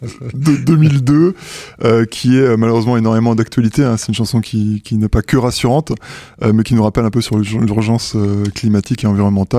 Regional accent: Laval, Pays de la Loire, France; also born or lived in Brest / Quimper / Tours / Rennes; now in Nancy, France; Alors moi je suis sur Nancy depuis un an et demi, mais je suis plutôt originaire de l'Ouest, hein. Je suis né à Brest, j'ai pas mal bougé parce que mon père travaillait chez EDF et donc déménageait régulièrement. Donc j'ai fait Brest, Quimper, Tours-Laval, j'ai fait mon collège lycée à Laval

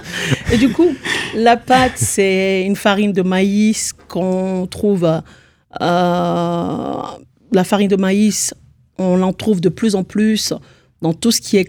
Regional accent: Lomé, Maritime, Togo; moved away as an adult; now in France; suis donc d'origine togolaise, résidant en France depuis deux bonnes décennies. Donc j'ai passé toute mon enfance à Lomé, précisément au Togo, et une partie de mon adolescence également. Et donc je suis arrivée en France pour des études universitaires.

